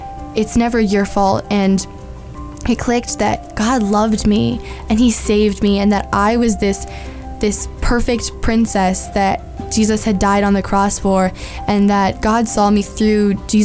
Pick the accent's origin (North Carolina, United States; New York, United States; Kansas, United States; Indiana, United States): Indiana, United States; also born or lived in Washington, D.C.; So when I was little, my parents got divorced and we moved to Indiana from Washington, D.C.